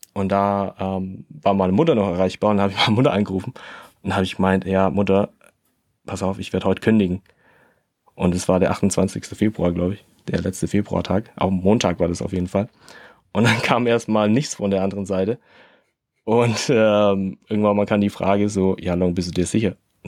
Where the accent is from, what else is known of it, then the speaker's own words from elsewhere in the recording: Shanghai, China; Ich war da 2 Wochen in China, in Shanghai genauer gesagt. Ich komme auch aus Shanghai, bin auch dort geboren.